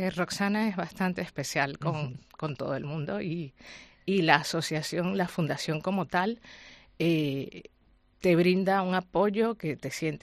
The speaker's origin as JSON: {"language": "Spanish", "country": "Venezuela", "moved": "as an adult", "lives_now": "Spain", "said": "porque soy venezolana, tengo ya aquí 9 años"}